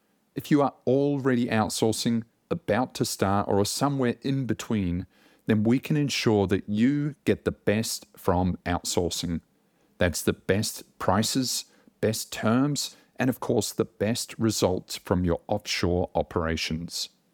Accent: Hamilton, Waikato, New Zealand; I actually grew up in New Zealand myself. I grew up in Hamilton from the ages of 3 until 18.

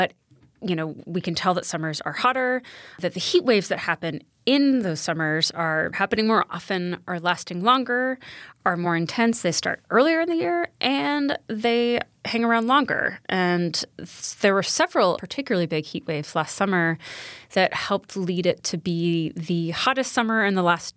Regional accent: Atlanta, Georgia, United States; now in New York, United States; I grew up in Atlanta and moved to New York 15 or so years ago. And summers now feel more like the summers I remember in Atlanta growing up

